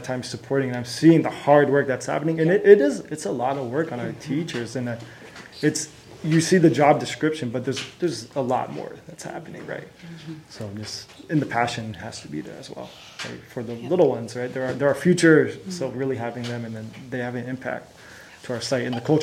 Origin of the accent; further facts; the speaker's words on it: Shoreline, Washington, United States; I'm from Shoreline. I went to Shorecrest High School. I'm a graduate of Shorecrest High School and Shoreline Community College.